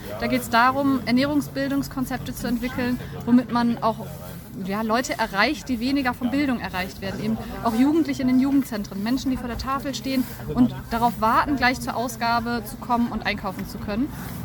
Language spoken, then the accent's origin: German; Flensburg, Schleswig-Holstein, Germany; Ich komme aus Flensburg